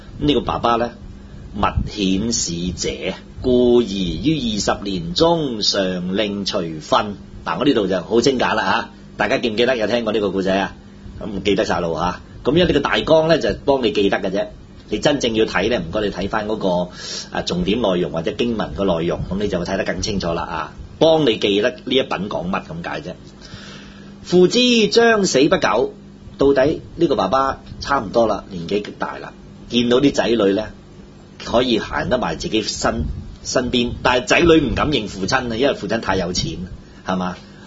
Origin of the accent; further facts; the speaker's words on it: China; 我哋中國人一句叫做咩話？